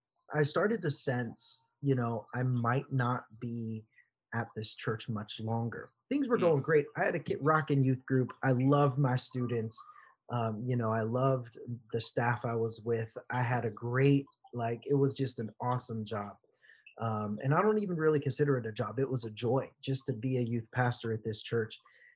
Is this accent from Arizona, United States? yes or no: no; Pittsburgh, Pennsylvania, United States; also born or lived in Los Angeles; So I was actually born in Los Angeles, raised in Pittsburgh, Pennsylvania. That's still my hometown.